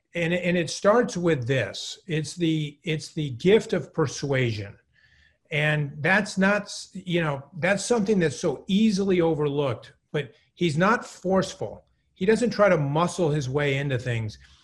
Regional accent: New England, United States; I'm from New England

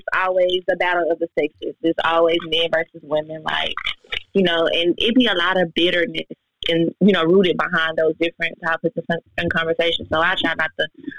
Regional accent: Arkansas, United States; I work in public health. I'm from Arkansas.

